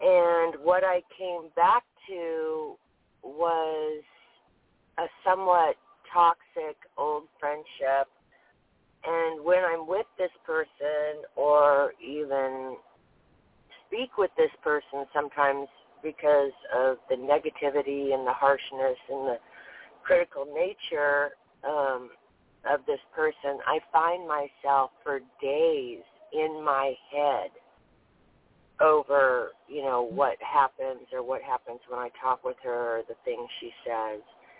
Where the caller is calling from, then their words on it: Georgia, United States; Good morning. … calling from Georgia.